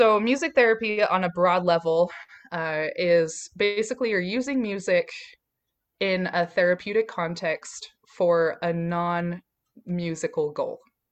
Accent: Utah, United States; So I grew up in Utah in the United States, and I grew up LDS. Is my religion of origin, you could say

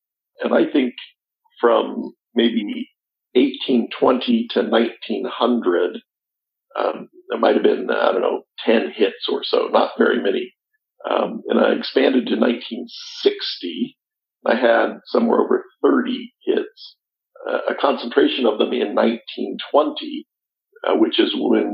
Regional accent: Missouri, United States; my experience growing up in Eastern Jackson County, Missouri, the 1970s, 80s

